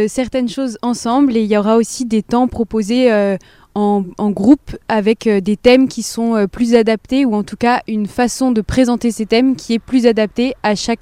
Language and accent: French; Tarbes, Occitanie, France; born there; Parce que je suis née à Tarbes